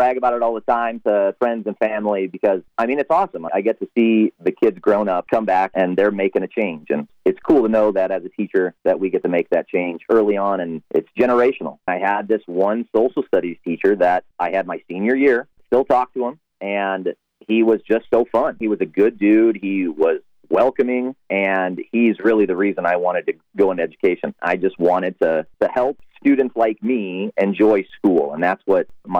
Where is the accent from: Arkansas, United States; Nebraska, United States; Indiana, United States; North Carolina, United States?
Nebraska, United States; Omaha; I grew up in South Omaha. I actually went to South. I'm a grad of South. 2005 graduated. It's my community. It's my neighborhood.